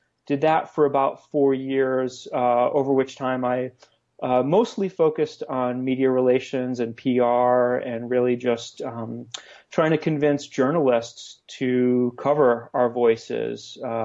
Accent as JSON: {"language": "English", "region": "Rhode Island", "country": "United States", "tie": "born or raised there", "said": "got involved in some efforts to change state policies in my home state of Rhode Island."}